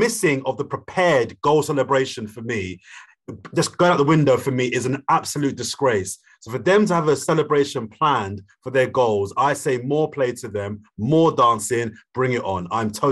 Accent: London, United Kingdom; Listen, I'm from South London

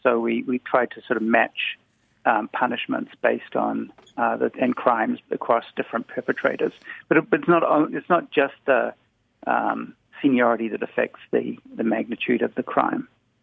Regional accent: Wellington, New Zealand; Yep, I come from Wellington

